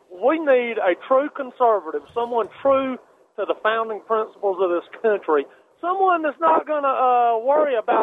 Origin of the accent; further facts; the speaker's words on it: Georgia, United States; I'm from Georgia